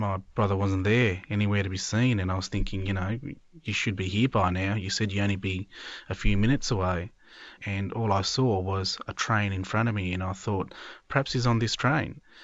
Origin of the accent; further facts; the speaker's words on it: India; And it is my hometown, and I just couldn't sleep for that whole night.